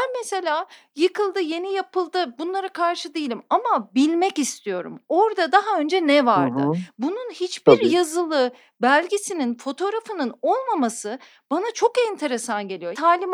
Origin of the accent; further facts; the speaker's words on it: Istanbul, Turkey; Şimdi bir şehirli olarak, bir İstanbullu olarak yaşadığım yeri anlamaya çalışıyorum, mahallemi kavramaya çalışıyorum, evimi şekillendirmeye çalışıyorum